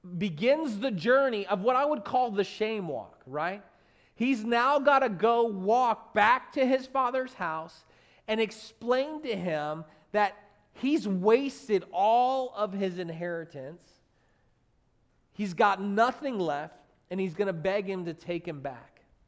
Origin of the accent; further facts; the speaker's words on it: New Jersey, United States; I'm from New Jersey. I've only seen some pigs from a distance